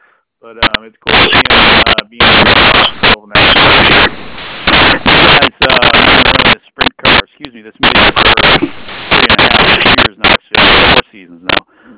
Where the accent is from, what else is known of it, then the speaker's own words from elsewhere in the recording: Paris, United States; I grew up in Paris. I grew up in Paris.